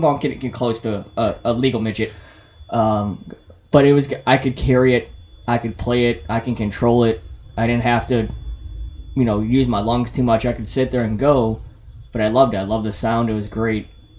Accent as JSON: {"language": "English", "region": "Midwest", "country": "United States", "said": "Let me say pops because I'm from the Midwest. There's different pops."}